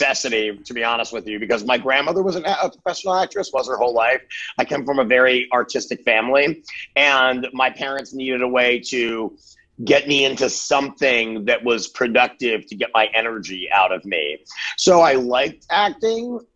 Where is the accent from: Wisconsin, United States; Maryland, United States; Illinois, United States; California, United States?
Maryland, United States; Baltimore; I grew up in Baltimore, you know, had older sister, younger brother, my parents divorced when I was early.